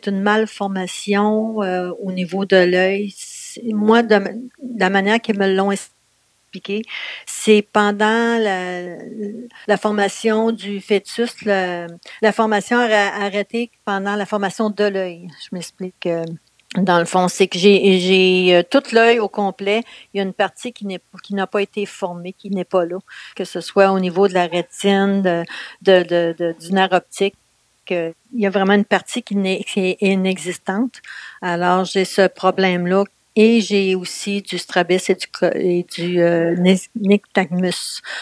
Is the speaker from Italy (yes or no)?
no; Quebec City, Quebec, Canada; born there; moi, je suis née à Québec, dans la ville de Québec même. Ça va me vieillir, mais à la fin, vraiment à la fin des années, en 1959